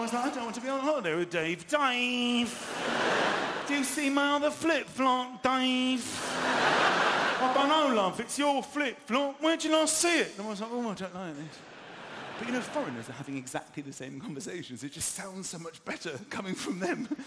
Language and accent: English; United Kingdom; We, as British people, need to enter into a whole process.